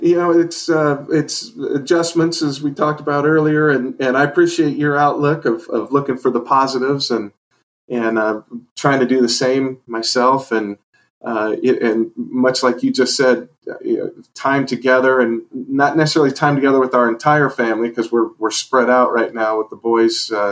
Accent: Selah, Washington, United States; So I grew up in Sela, Washington, and right outside of Yakima, and went to Sela High School, graduated in 85

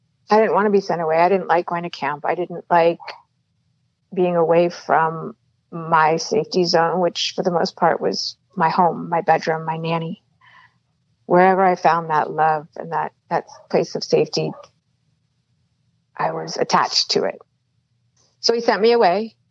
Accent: Los Angeles, California, United States; also born or lived in New York City; I was born in New York City, and at 6 months of age, I moved to Los Angeles, California. I say that because those are two big cities.

